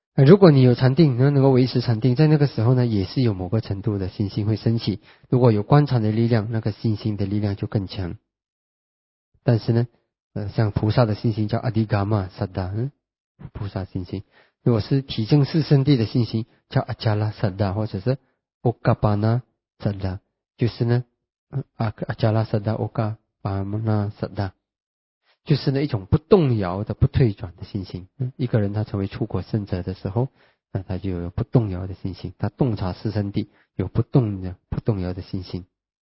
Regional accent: China; 我们中国人呢讲的这个道心，翻译起来是有点困难的。

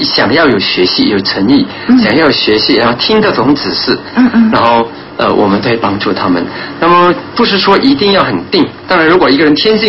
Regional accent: Malacca, Malaysia; 我是来自马六甲州的。

